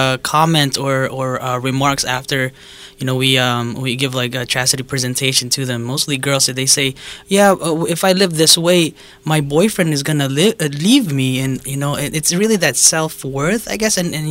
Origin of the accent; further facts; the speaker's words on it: Philippines; A little jet lag, yeah. I'm actually Filipino